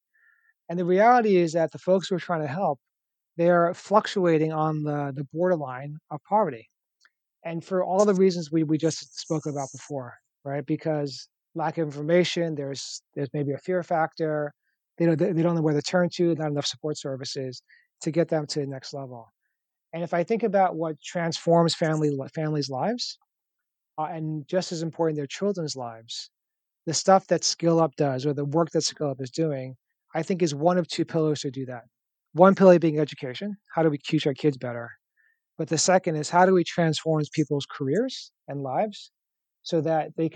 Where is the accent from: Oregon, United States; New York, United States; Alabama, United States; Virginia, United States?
New York, United States; New York City; I come from New York City.